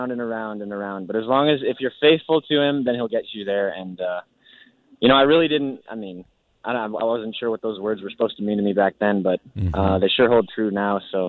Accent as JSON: {"language": "English", "town": "Glendale", "region": "Arizona", "country": "United States", "tie": "born or raised there", "said": "I am. Yep. I'm born and raised in Glendale, Arizona."}